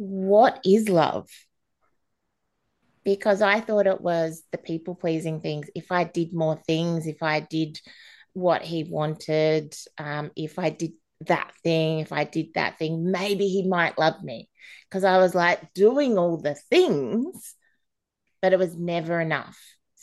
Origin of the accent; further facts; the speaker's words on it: Adelaide, South Australia, Australia; born there; I was born in Adelaide